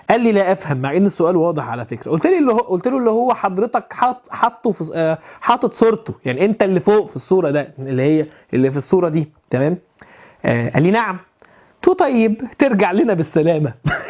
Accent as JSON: {"language": "Arabic", "town": "Alexandria", "region": "Alexandria Governorate", "country": "Egypt", "said": "قال لي من اين انت؟ قلت له اسكندريه."}